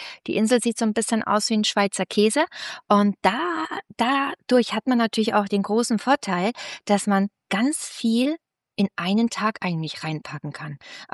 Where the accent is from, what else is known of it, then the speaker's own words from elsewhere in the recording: Augsburg, Bavaria, Germany; wir kommen aus Augsburg, es liegt direkt um die Ecke